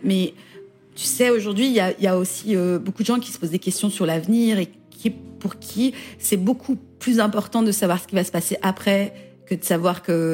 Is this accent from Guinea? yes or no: no; France; En tant que Français